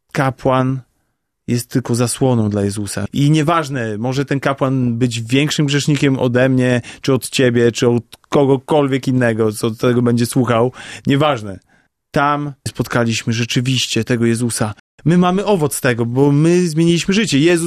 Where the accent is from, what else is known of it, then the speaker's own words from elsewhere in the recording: Sokółka, Podlaskie Voivodeship, Poland; now in Białystok, Poland; Pochodzę z Sokółki, przeprowadziłem się do Białegostoku tutaj.